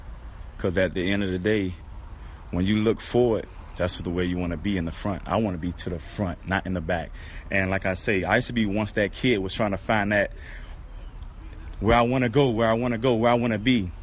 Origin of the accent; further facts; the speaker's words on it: Miami, Florida, United States; Wow, I'm out of Miami, Florida.